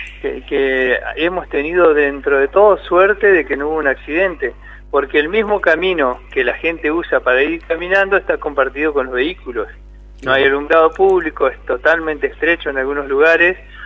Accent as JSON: {"language": "Spanish", "town": "Esquel", "region": "Chubut", "country": "Argentina", "said": "A mí me llena de orgullo decir que soy de Esquel, porque es una ciudad muy muy linda."}